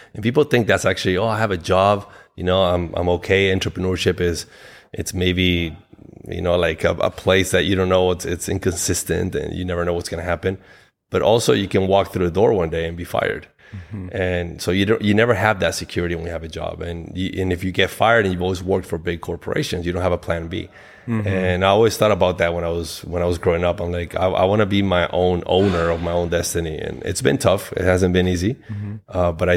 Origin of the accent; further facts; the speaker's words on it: Costa Rica; also born or lived in Uruguay / Guatemala / Florida; now in Spain; I was born in a small South American country called Uruguay. Mm-hmm. I grew up in Costa Rica. I lived in Guatemala as well. I studied in Florida. And then I ended up moving to Spain 20 plus years ago